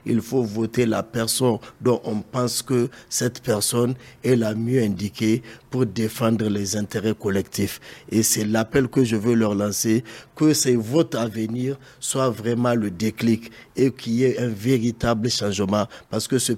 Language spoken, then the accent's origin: French; Niger; Je suis candidat d'abord parce que je suis Nigérien.